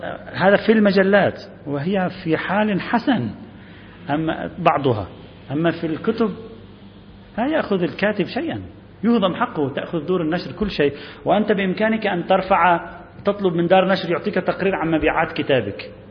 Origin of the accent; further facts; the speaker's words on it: Lebanon; يعني مثلا عندنا في لبنان على ما أذكر